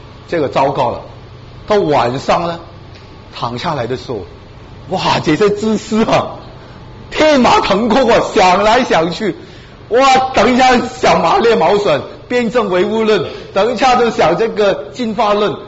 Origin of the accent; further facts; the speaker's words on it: Hong Kong; born there; 我当时在香港，我在香港出生的啊